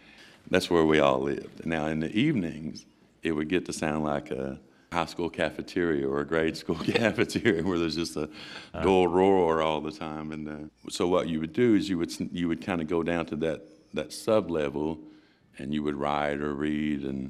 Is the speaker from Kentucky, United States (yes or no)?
yes; Cumberland, Kentucky, United States; I was born and raised over in Cumberland, Kentucky, over in Harlan County. Can't throw a rock to your left without going across the Virginia line.